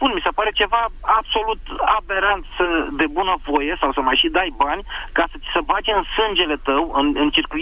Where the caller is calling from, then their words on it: Bucharest, Romania; din București.